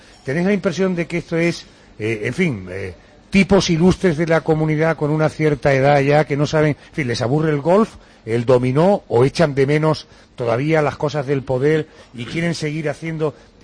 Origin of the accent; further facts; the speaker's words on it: Andalusia, Spain; en una sociedad como la andaluza, no hablo la de Cataluña o la del País Vasco, la de Valencia o la de Madrid, porque no la conozco como la mía, pero en la mía